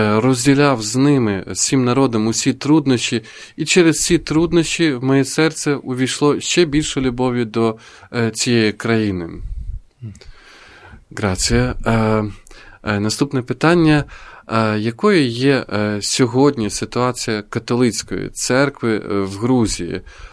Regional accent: Verona, Veneto, Italy; і народилася вона в Вероні, моєму рідному місті

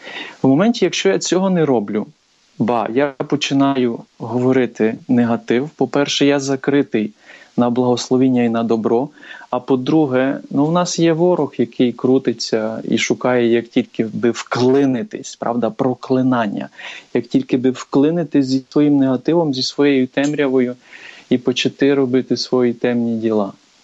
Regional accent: Zakarpattia Oblast, Ukraine; У нас, наприклад, є, я родом з Закарпаття, є такі слова

